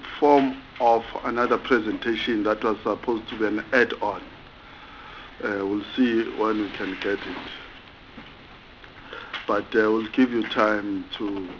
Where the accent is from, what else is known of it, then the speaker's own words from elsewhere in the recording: KwaZulu-Natal, South Africa; And I come from KwaZulu-Natal, because this is the NCOP.